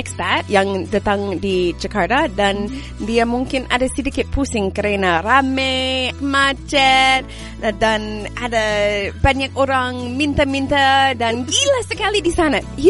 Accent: Canada; Indonesian is a second language; Saya orang Canada, dan di Canada kita ada banyak salju.

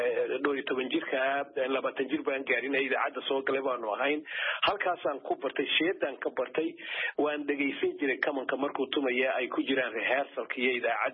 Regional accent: Gabiley, Woqooyi Galbeed, Somalia; now in United States; anigu markaan yaraa magaalada Gabley aanu caruurta ahayn iyo secondary iyo intermediate Xamuud ku yaalay

